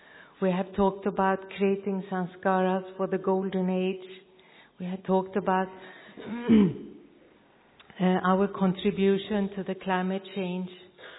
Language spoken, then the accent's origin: English; Copenhagen, Capital Region of Denmark, Denmark; I'm from Brahmakumaris in Copenhagen, Denmark